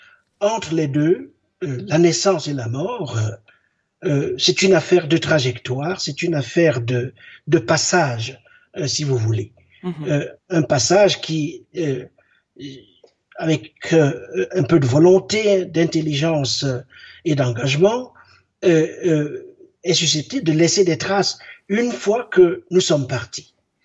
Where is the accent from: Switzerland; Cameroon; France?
Cameroon; born there; je suis né au Cameroun. Pour moi, le Cameroun est une invention coloniale